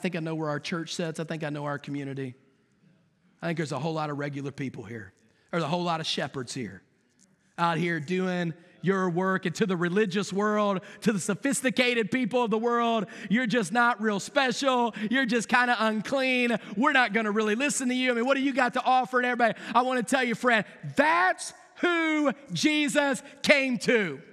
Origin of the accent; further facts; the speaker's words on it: West Virginia, United States; I'm from West Virginia. We didn't even wash our hands.